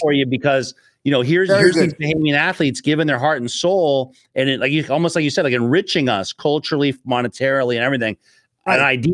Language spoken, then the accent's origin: English; Canada; I grew up in Canada. Grew up playing hockey